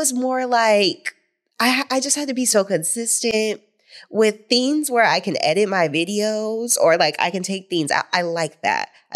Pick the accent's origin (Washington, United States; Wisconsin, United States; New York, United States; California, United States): Washington, United States; Seattle; I am from Seattle, Washington.